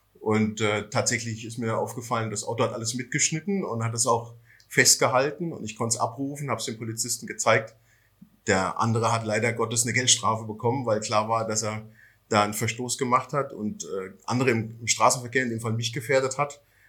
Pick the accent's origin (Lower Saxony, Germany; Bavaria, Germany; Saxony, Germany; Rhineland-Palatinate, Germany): Bavaria, Germany; In Franken, meine Heimat sozusagen, in der Nähe von Würzburg